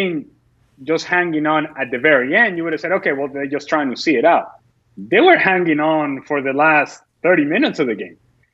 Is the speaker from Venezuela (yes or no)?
yes; Venezuela; porque al final de cuentas soy venezolano y lo llevo en la sangre. Y Venezuela siempre será mi país.